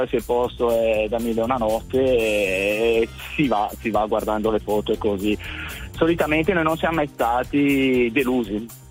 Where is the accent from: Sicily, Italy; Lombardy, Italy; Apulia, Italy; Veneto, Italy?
Lombardy, Italy; Bergamo; io che sono di Bergamo